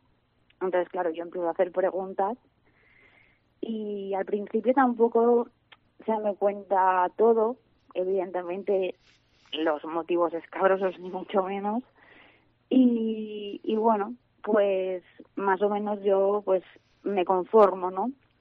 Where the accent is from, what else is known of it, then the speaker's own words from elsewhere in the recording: Valencia, Valencian Community, Spain; nosotros somos de Valencia